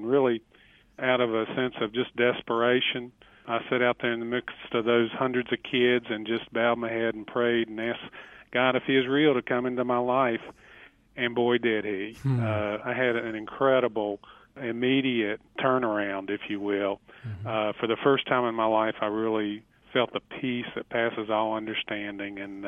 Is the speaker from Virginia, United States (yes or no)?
yes; Roanoke, Virginia, United States; When I was 16 years old, growing up in Roanoke, Virginia, I had loving parents, but I was a lost young man.